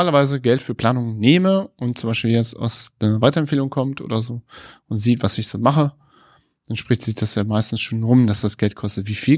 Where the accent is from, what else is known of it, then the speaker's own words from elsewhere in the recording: North Rhine-Westphalia, Germany; ich komme aus dem Westmünsterland